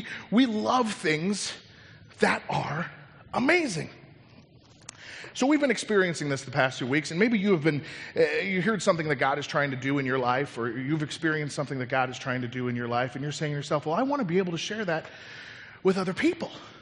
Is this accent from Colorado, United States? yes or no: yes; Colorado, United States; I had been dabbling in marijuana and drugs, and I grew up in Colorado, so there you go. But But I had moved down to Alabama.